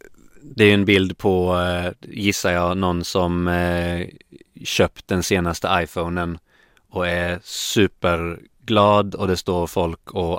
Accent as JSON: {"language": "Swedish", "town": "Linköping", "region": "Östergötland", "country": "Sweden", "tie": "born or raised there", "also_born_or_lived": "Lund / Bohuslän / Bolivia", "accent": "östgötska mixed with skånska", "said": "Min pappa är från Kuba. Min mamma från Skåne då. Mina första 6 år bodde vi lite i Bohuslän. Och sen Bolivia när jag var 5 i 1 år. Och sen landade vi i Linköping, där jag är uppvuxen till studenten."}